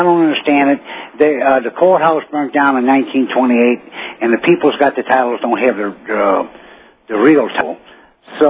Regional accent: New Orleans, Louisiana, United States; Well, here, Jack, I'm from New Orleans.

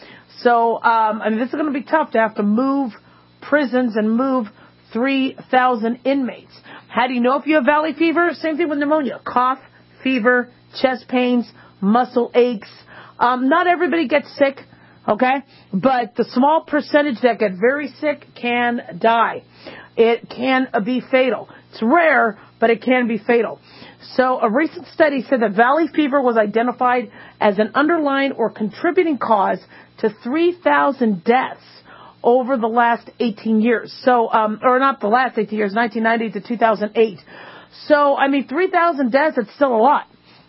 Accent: Phoenix, Arizona, United States; also born or lived in Los Angeles, United States; Well, when I was growing up in Phoenix, I was born in L.A., then we moved to Phoenix when I was younger.

